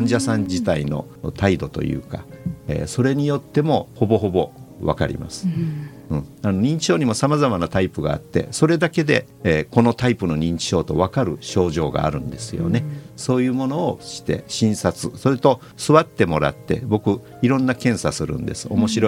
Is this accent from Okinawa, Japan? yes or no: yes; Itoman, Okinawa, Japan; 僕が子どもの頃に見た原風景で、市場の様子が出てるんですが、これ高校時代僕が毎日そこを通っていたところなんです